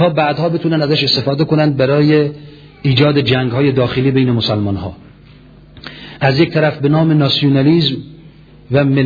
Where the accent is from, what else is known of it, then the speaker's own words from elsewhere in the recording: Iran; یکی به عنوان یک ایرانی با برادران و خواهرانی که دانشجویانی هستند از کشورهای مختلف